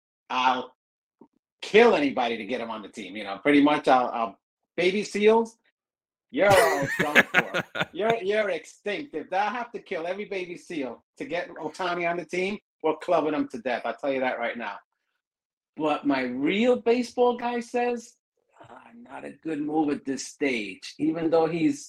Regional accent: Brooklyn, New York, United States; I'm from Brooklyn, and I'm a lot of caffeine.

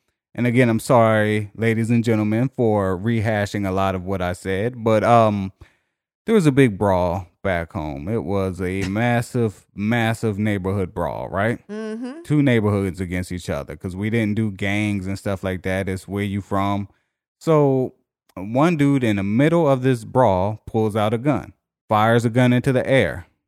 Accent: Missouri, United States; I'm from Missouri.

